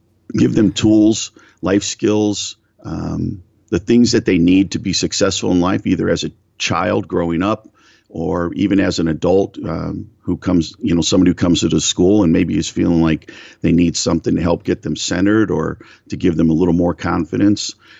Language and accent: English; Ohio, United States; I grew up in Northeast Ohio, right on the shores of Lake Erie. It was a beautiful place to grow up.